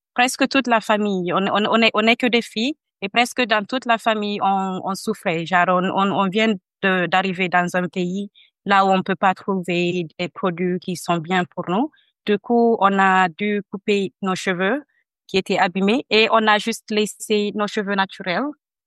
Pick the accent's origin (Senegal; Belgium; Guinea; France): Guinea; now in Australia; Je suis d'origine de la Guinée. Quand j'ai déménagé en Australie en 2017, j'ai voulu ressembler à la majorité des gens de l'Australie